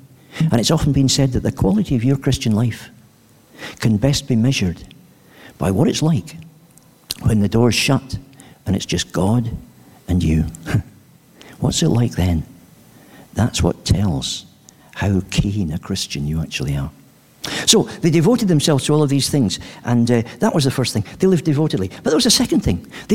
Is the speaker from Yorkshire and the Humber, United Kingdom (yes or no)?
no; Scotland, United Kingdom; you start from 10p, which I tell you as a Scotsman is an absolute bargain.